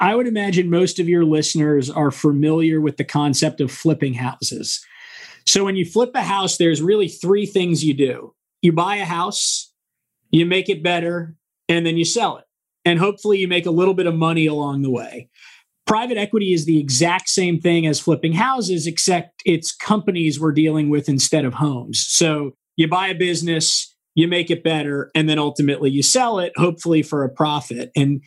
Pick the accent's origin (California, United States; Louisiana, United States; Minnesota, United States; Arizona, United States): California, United States; San Diego; born and raised in San Diego, went to college in Washington, D.C., wanting to be president of the United States.